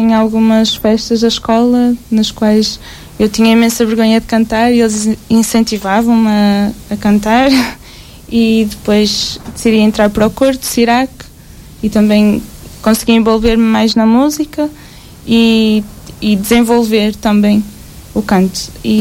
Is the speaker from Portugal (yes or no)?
yes; Lamas, Aveiro, Portugal; tenho 22 anos, sou de Lamas e adoro cantar.